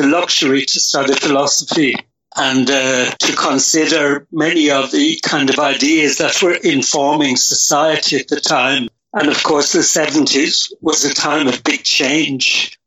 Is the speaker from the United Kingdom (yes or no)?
no; Ireland; I grew up in Ireland, in a small town in Ireland, and had a normal kind of Catholic upbringing